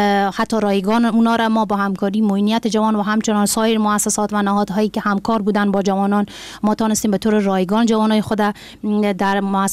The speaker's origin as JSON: {"language": "Persian", "region": "Farah", "country": "Afghanistan", "said": "خب در ابتدا ما از ولایت فرا هستم"}